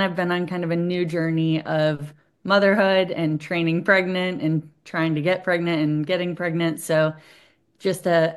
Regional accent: Ohio, United States; also born or lived in Wisconsin; And I'm from Ohio. So then I did one in Ohio. My family is all from Wisconsin. That's where I was born.

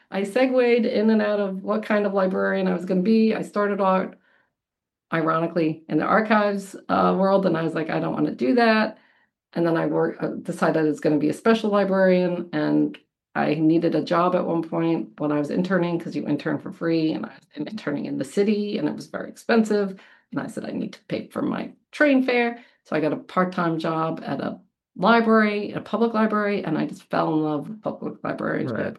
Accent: Massapequa, New York, United States; now in Farmingdale, United States; I grew up in Massapequa for most of my life until I moved here to Farmingdale. I'm a, as they call, newbie Farmingdaler, even though I've been here for 25 years.

